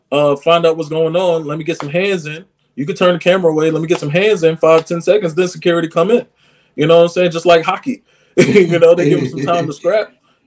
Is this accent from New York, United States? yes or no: yes; Brooklyn, New York, United States; People don't realize that, like, I'm dead from Brooklyn.